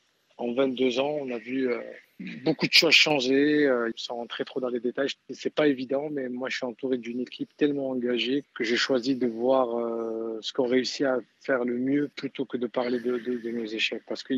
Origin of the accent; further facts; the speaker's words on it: France; Moi, je vis, j'ai grandi en France